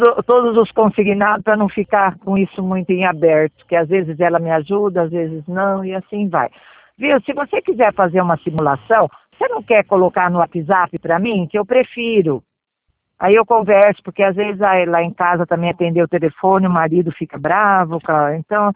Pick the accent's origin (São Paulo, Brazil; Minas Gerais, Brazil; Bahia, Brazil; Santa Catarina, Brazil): São Paulo, Brazil; Americana; Eu sou de Americana.